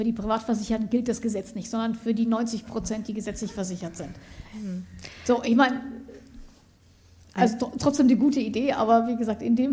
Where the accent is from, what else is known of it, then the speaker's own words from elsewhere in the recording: Germany; ich komme ja aus Deutschland